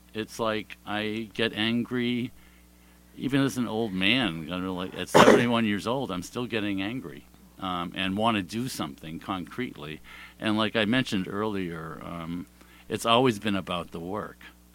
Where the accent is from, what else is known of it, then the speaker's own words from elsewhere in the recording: Maine, United States; I mean, it was just so much of that book spoke to me from my history of growing up in Maine.